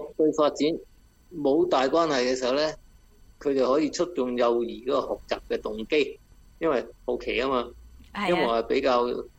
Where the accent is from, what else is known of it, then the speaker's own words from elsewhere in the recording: Hong Kong; 即系平时见到啲尤其是我哋香港人啦。通常都是 bilingual 嘅，学中英两个语言嘅。